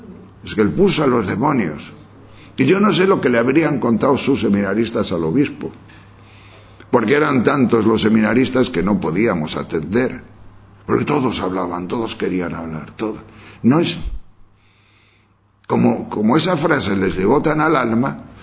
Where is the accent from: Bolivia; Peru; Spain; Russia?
Spain; Tejerina, Castile and León; La niñez de mi pueblo en Tejerina, que yo soy un pueblo de León, Tejerina, pues no había sido así, yo no tenía esos problemas.